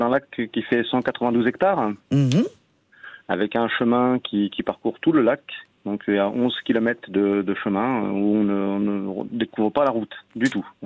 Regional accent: Provence-Alpes-Côte d'Azur, France; Nous, on est de la Côte d'Azur, donc vous voyez, ça nous change complètement.

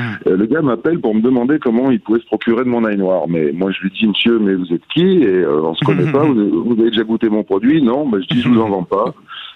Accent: Billom, Auvergne-Rhône-Alpes, France; moi, je suis de Billon. Hein. Billon, on a planté de l'ail ici au 11e siècle.

